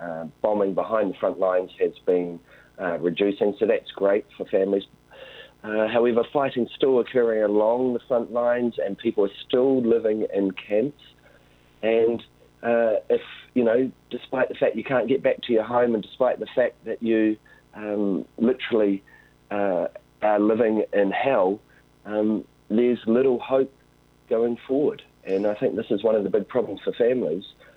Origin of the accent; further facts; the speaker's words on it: New Zealand; So you can imagine, as a Kiwi, if we were living in, you know, the relative luxury, as I mentioned earlier, of New Zealand